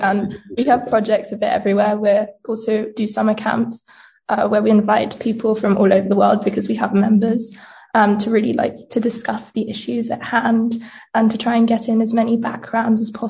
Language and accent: English; Verona, Veneto, Italy; the zoo close to where I grew up in Verona